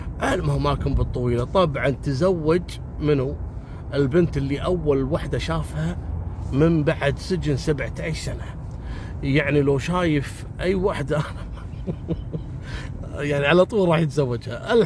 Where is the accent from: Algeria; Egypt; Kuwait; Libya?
Kuwait; أنا ذاكر لكم قصة صارت عندنا في الكويت